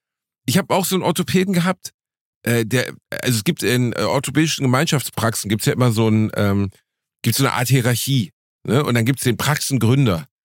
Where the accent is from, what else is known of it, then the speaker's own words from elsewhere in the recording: Gelsenkirchen, North Rhine-Westphalia, Germany; Ich komme aus Gelsenkirchen, Digga.